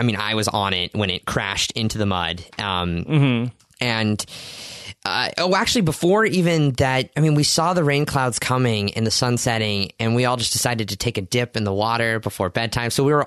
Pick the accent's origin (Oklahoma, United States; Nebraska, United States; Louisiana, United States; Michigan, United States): Oklahoma, United States; I'm a guy, I'm from Oklahoma, so I feel, you know, I have that Midwest